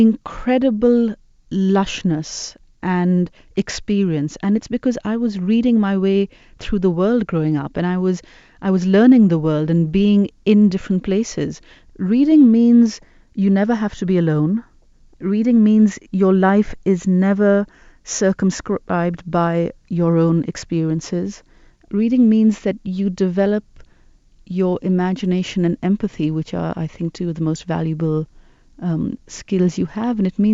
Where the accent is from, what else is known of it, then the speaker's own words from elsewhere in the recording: Karachi, Sindh, Pakistan; when I was growing up in Karachi, it was a time of military dictatorship.